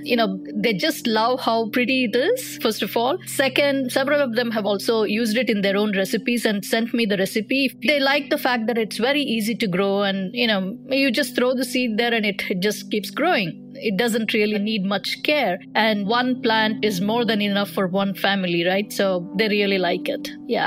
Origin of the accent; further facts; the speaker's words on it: India; I grew up in India, so my mother used to cook that, and we had plants growing in our yard.